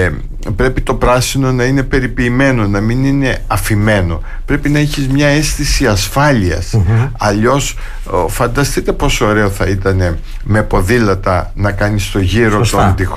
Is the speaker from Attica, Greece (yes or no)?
no; Heraklion, Crete, Greece; επειδή κατάγομαι από το Ηράκλειο, επειδή ήμουν από το Ηράκλειο